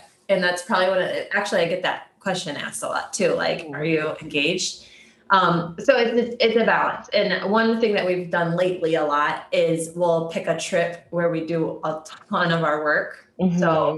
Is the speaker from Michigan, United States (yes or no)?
yes; Michigan, United States; we found our good because we're from Michigan.